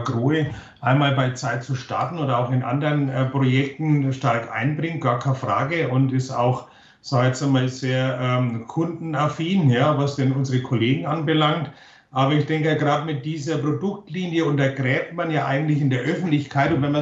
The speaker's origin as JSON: {"language": "German", "region": "Bavaria", "country": "Germany", "said": "sagt man bei uns in Bayern, ja. Das steht uns fern, ja."}